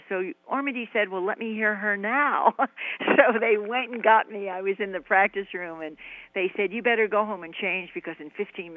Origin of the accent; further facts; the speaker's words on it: Philadelphia, Pennsylvania, United States; and the Philadelphia Orchestra, which happens to be my hometown orchestra anyway